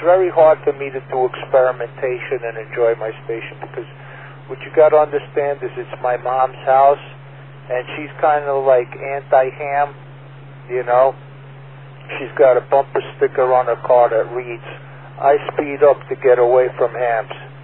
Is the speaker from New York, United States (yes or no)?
yes; Queens, New York, United States; I'm born and raised in Queens. Home is where the heart is.